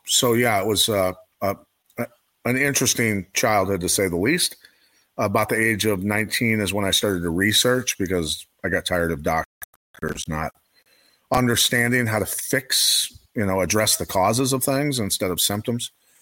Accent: Iowa, United States; Most people aren't aware that I spent my entire childhood very sick from black mold and ag chemicals growing up in Iowa

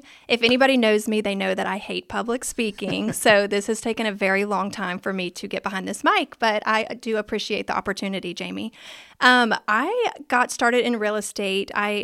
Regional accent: Savannah, Georgia, United States; So I am from Savannah, Georgia. I went to Savannah College of Art and Design.

